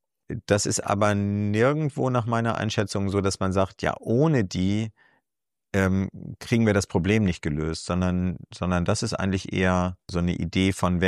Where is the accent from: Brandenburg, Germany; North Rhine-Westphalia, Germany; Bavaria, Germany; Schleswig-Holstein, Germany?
Schleswig-Holstein, Germany; in Gammelund oder Bollingstedt, je nachdem, wie sehr man mit den lokalen Verhältnissen da vertraut ist. Ich komme aus der Gegend.